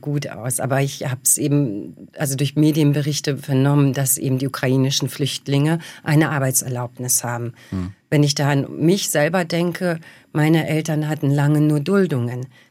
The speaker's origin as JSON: {"language": "German", "country": "Bosnia & Herzegovina", "lives_now": "Germany", "said": "Also ich bin in meinem Heimatland, in Bosnien, ein Ausländer und ich bin in Deutschland ein Ausländer."}